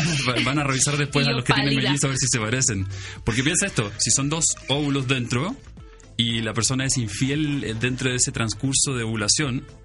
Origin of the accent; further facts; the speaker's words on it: Chile; also born or lived in New York / Los Angeles; now in Mexico; Yo me fui hace 14 años de Chile y viví aquí. Cuando me fui de Chile, al primer lugar que me vine fue aquí a México en el 2007.